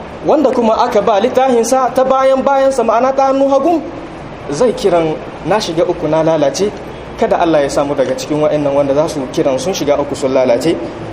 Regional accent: Niamey, Niger; في مدينتنا نيامي، وفي بلدنا النيجر، وفي قارتنا أفريقيا

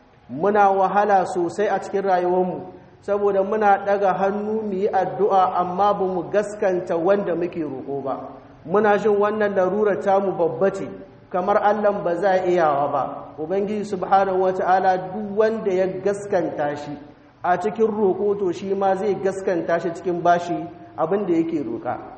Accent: Niger; اللهم احفظ بلادنا النيجر وسائر بلاد المسلمين من الفتن ما ظهر منها وما بطن

